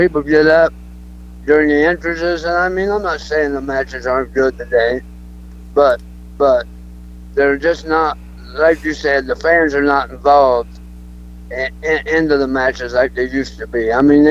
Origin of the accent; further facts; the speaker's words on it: Ohio, United States; Yeah, I grew up in Ohio